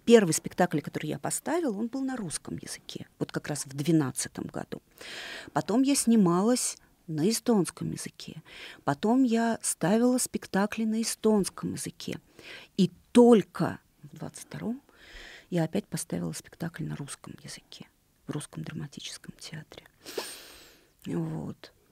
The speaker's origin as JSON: {"language": "Russian", "region": "Saint Petersburg", "country": "Russia", "tie": "born or raised there", "also_born_or_lived": "Narva, Estonia", "said": "я родилась в Ленинграде, я там все свое детство и всю свою юность до поступления в институт в Петербурге уже. Нет, еще в Ленинграде. Еще в Ленинграде. В 87-м году я прожила в Эстонии, в Нарве."}